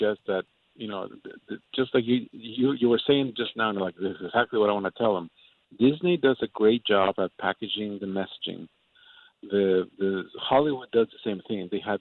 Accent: Mexico; I'm originally from Mexico

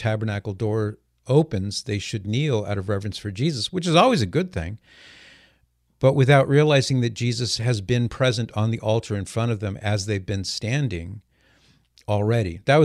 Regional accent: California, United States; now in Columbus, United States; Now, I grew up in Orange County myself, but of course that was long ago

